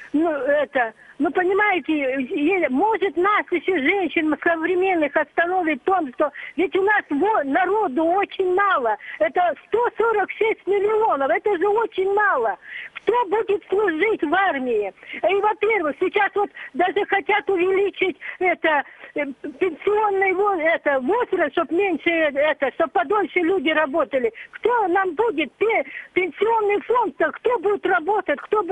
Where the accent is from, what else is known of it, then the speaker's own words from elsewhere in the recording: Artyomovsky, Sverdlovsk Oblast, Russia; из Артемовского.